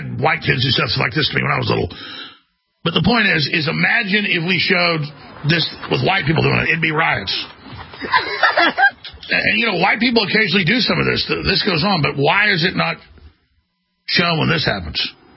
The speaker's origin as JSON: {"language": "English", "town": "Dallas", "region": "Texas", "country": "United States", "tie": "born or raised there", "said": "I already had a round of this growing up in Dallas."}